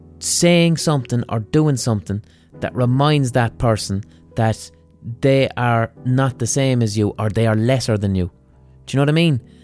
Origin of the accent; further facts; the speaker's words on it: Ireland; But blind boy, we're Irish, how could we don't have racism here?